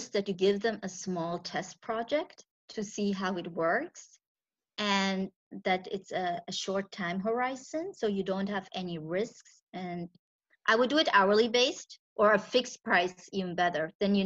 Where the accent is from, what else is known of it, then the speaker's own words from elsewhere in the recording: Switzerland; I'm originally Indian, born and raised in Switzerland, but I, since I'm little, fly every year to India. I speak the language Malayalam from Kerala, and I know the culture.